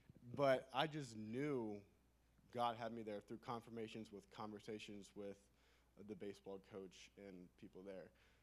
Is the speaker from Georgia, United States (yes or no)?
no; Florence, Kentucky, United States; And I'm from Florence, Kentucky area. I went to Heritage Fellowship, Clady Keith Church. And man, I grew up there all my life.